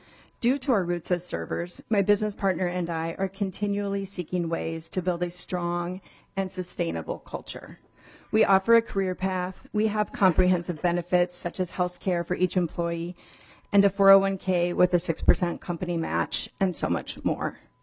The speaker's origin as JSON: {"language": "English", "town": "Lake City", "region": "Minnesota", "country": "United States", "tie": "born or raised there", "said": "I grew up in Lake City, Minnesota"}